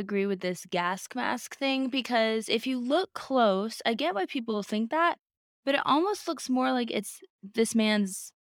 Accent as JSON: {"language": "English", "region": "Alaska", "country": "United States", "tie": "born or raised there", "said": "Oh, that's gold. I know that, growing up in Alaska."}